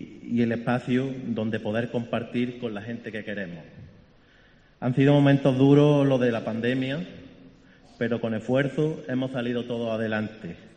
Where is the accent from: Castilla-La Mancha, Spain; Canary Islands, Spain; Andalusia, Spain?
Andalusia, Spain; Cádiz; now in Málaga, Spain; Como malagueño de acogida, aunque soy de Cádiz, solo puedo expresar mi orgullo de vivir en un entorno tan privilegiado.